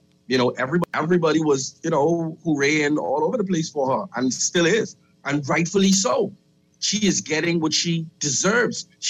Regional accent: Nassau, New Providence, Bahamas; I grew up in Kemp Road. I'm from St. James Road, just up the road from Pilgrim Baptist Temple, all of my life. I'm still living within the Freetown constituency.

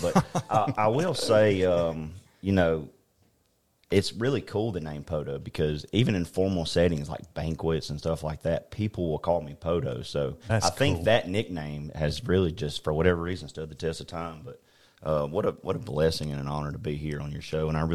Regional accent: Childersburg, Alabama, United States; Well, I grew up in Childersburg, not far from here, and had a really supportive mom and dad

